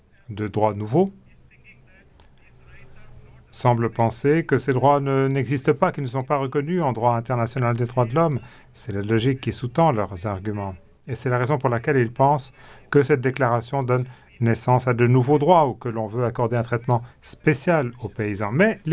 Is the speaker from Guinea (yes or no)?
no; Kerala, India; Moi, je viens d'une région côtière de l'Inde, de l'État du Kerala.